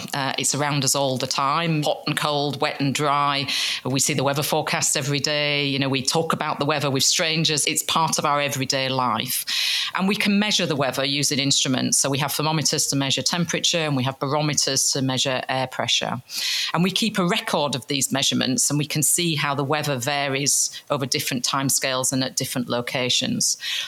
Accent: Yorkshire and the Humber, United Kingdom; I grew up in Yorkshire on top of the Pennines

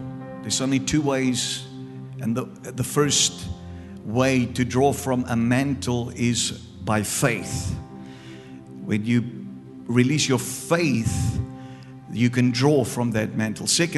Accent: Cape Town, Western Cape, South Africa; we are from Cape Town, South Africa.

